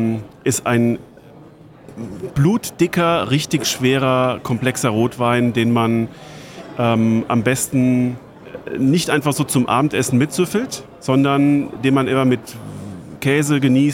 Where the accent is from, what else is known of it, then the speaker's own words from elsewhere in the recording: Saarland, Germany; Aber ich komme ja ursprünglich aus dem Saarland.